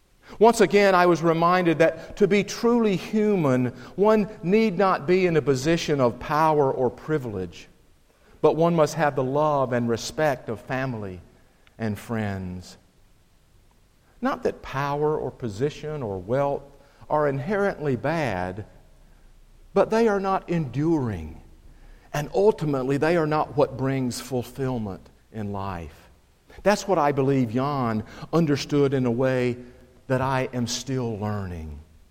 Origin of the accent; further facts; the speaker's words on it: United States; it was Teresa and myself, Americans, with all the abundance and opportunity being born an American carries with it